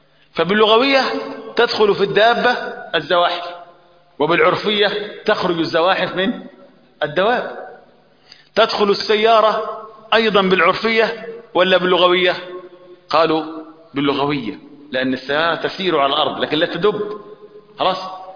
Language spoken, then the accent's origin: Arabic; Upper Egypt, Egypt; احنا عندنا في الصعيد يسمون العقارب دبيب